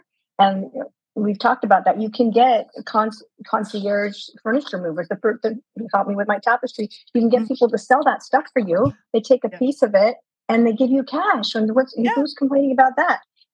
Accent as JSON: {"language": "English", "region": "California", "country": "United States", "tie": "born or raised there", "also_born_or_lived": "Colorado", "lives_now": "Florida, United States", "said": "I grew up in Southern California. I was close to the beach and loved the beach. And then, you know, had a 7-year layover in Colorado, landlocked, and then I'm back to Florida"}